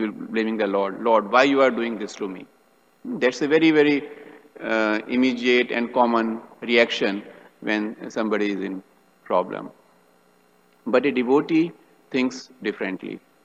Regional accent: India; So I am from India, so I was used to traveling by this auto

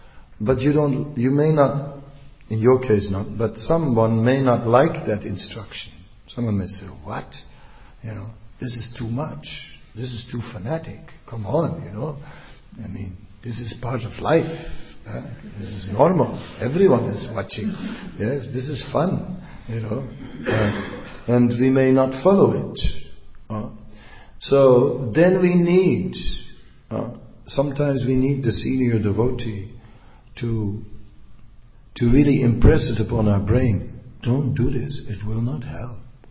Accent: Amsterdam, North Holland, Netherlands; It's like, as I say, I am from Amsterdam, and Krishna consciousness in Amsterdam has flourished, has gone up and down, up and down, up and down.

